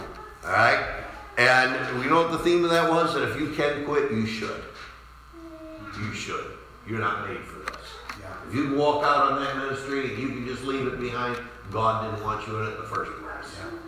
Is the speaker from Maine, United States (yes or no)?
yes; Machias, Maine, United States; You know, we grew up in Machias. Five children.